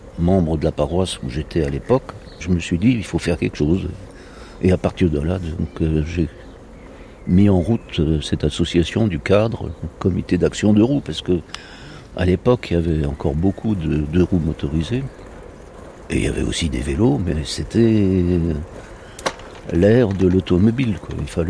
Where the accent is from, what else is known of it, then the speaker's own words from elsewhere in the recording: Île-de-France, France; now in Strasbourg, France; j'aurai bientôt 82 ans. J'ai grandi à Paris, ou à banlieue de Paris, Aulnay, Sevran.